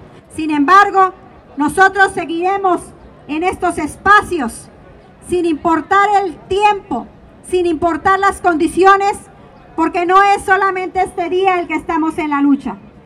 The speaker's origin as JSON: {"language": "Spanish", "country": "Mexico"}